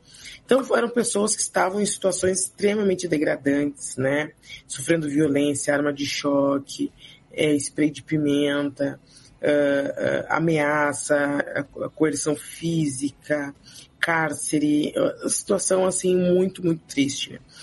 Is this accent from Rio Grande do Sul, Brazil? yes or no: yes; Porto Alegre, Rio Grande do Sul, Brazil; Aqui em Porto Alegre, né? Eu sou de Porto Alegre